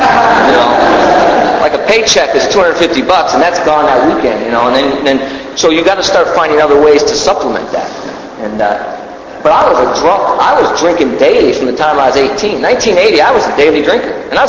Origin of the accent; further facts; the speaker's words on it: Stockton, California, United States; I grew up in California. I grew up in a town called Stockton, California. If anyone's from California, you know I'm not bragging about it.